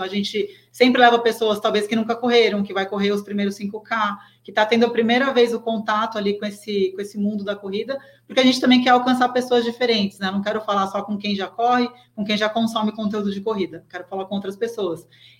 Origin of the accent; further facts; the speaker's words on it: São Paulo, Brazil; Eu sou de São Paulo, mas eu queria ir lá para correr a Maratona do Rio.